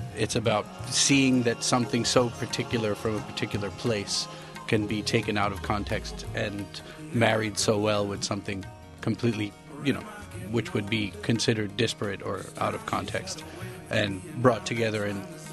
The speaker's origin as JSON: {"language": "English", "region": "New York", "country": "United States", "tie": "born or raised there", "said": "growing up in Queens or in Long Island, basically in a predominantly white Jewish neighborhood, you know, there was really no context for an Indian immigrant back then, I think."}